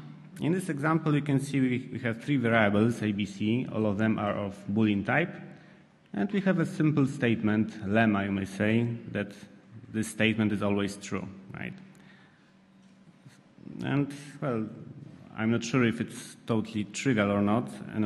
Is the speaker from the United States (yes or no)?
no; Poland